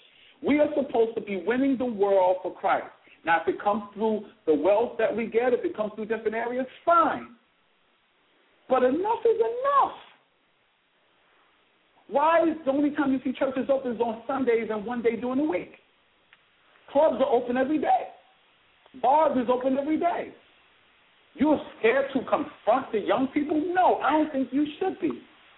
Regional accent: United States; born there; I am African American, I'm of African descent, and I was born in America. This is my country.

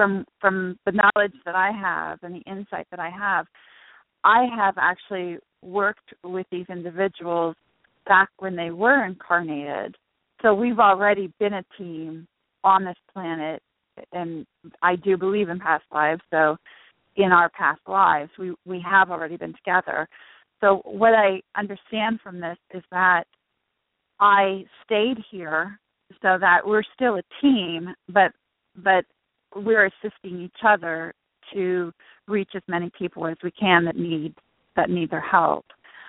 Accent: Northeast, United States; No, I look forward to coming north because I am from the Northeast, and believe it or not, I haven't been to Niagara Falls before.

